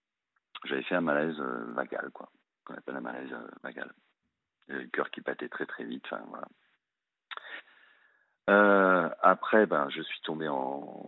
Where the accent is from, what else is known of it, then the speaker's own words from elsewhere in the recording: Brittany, France; je finis par réussir à aller dans ma région d'origine, ou la Bretagne